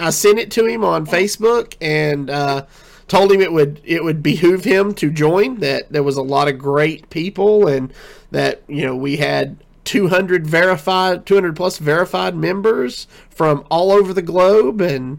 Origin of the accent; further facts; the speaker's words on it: Knoxville, Tennessee, United States; I'm going to run one here in my hometown of Knoxville.